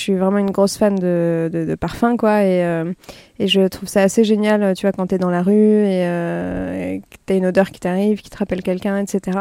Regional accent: Île-de-France, France; Grandi en banlieue parisienne et donc dans un environnement très bétonné, je dirais.

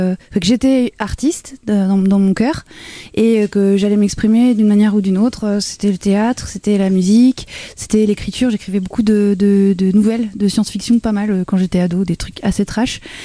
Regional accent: Vence, Provence-Alpes-Côte d'Azur, France; also born or lived in Dijon; Alors moi, j'ai grandi dans le sud de la France. Je suis née à Dijon, mais j'ai grandi dans le sud, dans les hauteurs de Nice. C'est une petite ville qui s'appelle Vence. Donc, c'est la nature, c'est assez petit pour connaître à peu près tout le monde.

